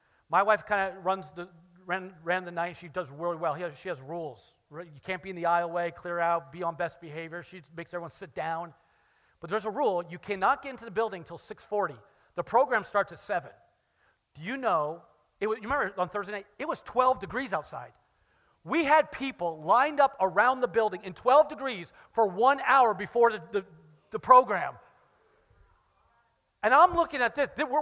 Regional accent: Newark, New Jersey, United States; now in Marlton, United States; I came from Newark. People are people everywhere, and good people are good people. That's what I say. But it's different. Newark and Marlton's different.

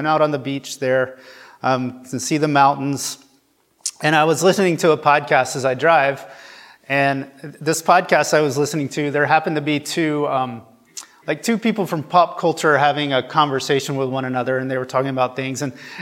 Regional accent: Nebraska, United States; so I'm from Nebraska.

